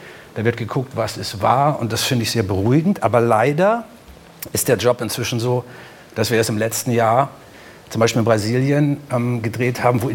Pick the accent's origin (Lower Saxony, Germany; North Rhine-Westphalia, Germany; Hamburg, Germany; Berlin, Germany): Hamburg, Germany; Ich bin Hamburger.